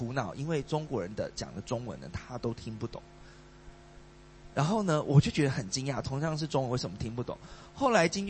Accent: Malaysia; 好，就好像我们马来西亚人讲的广东话，其实在香港人也是觉得很奇怪的。

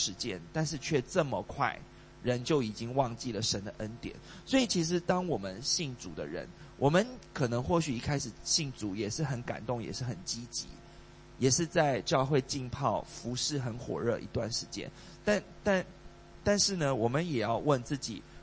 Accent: Malaysia; 好，就好像我们马来西亚人讲的广东话，其实在香港人也是觉得很奇怪的。

